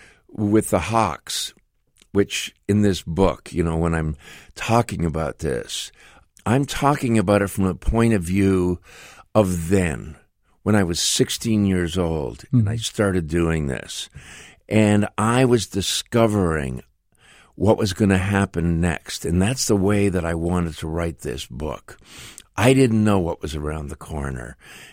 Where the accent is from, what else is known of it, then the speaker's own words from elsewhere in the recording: Canada; Oh, I don't know. I'm from Canada.